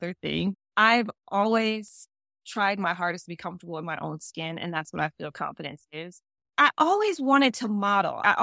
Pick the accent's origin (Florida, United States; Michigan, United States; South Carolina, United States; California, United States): Michigan, United States; Detroit; moved away; also born or lived in New York; Then when I moved to New York to start to model full time, I was young. I feel like I was raised in Detroit. I became a woman in New York.